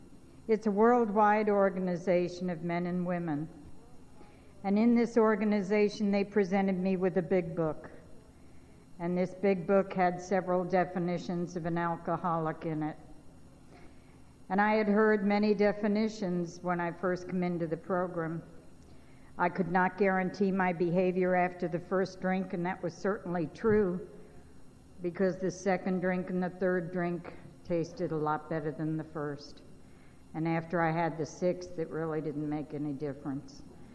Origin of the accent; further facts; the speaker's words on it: New York City, New York, United States; born there; I was born in New York City. I'm the oldest of three girls.